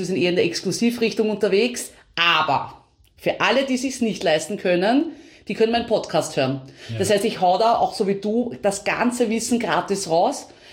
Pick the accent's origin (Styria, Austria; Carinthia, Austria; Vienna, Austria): Vienna, Austria; ich bin in Wien aufgewachsen